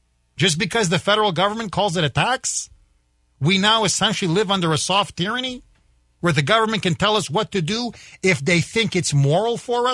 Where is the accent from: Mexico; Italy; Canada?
Canada; now in United States; But having been born and raised in Canada, where they have socialized medicine, where they have a single-payer system, where they have government-run health care, I have seen the disaster up front and up close.